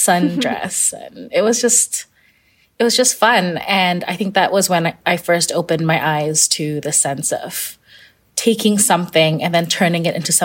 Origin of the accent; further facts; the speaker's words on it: Kuala Lumpur, Malaysia; I grew up in Kuala Lumpur, Malaysia